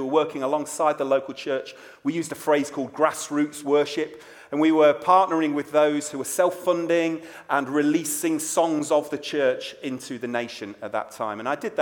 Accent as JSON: {"language": "English", "country": "United Kingdom", "said": "As you can tell, I'm a Brit, and what an honour it is to be here."}